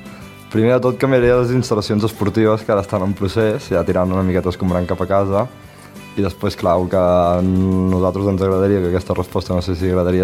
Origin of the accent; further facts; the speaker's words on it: La Batllòria, Catalonia, Spain; tenim un parc natural aquí al peu de la Batllòria que és molt maco